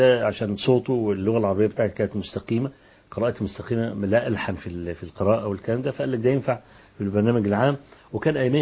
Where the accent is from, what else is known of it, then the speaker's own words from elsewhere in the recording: Kafr El Sheikh Governorate, Egypt; فأنا من كفر الشيخ بقى، فمكتب المحافظ ومجموعي عالي، فترشحت للعمل كمترجم في مكتب محافظ كفر الشيخ